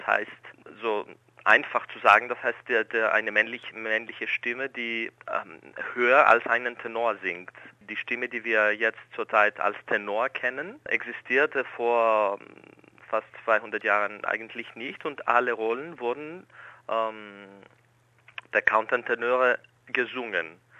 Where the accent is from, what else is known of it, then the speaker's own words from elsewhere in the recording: Thessaloniki, Central Macedonia, Greece; born there; German is a second language; ich bin in Griechenland geboren, im Norden Griechenland, in Thessaloniki.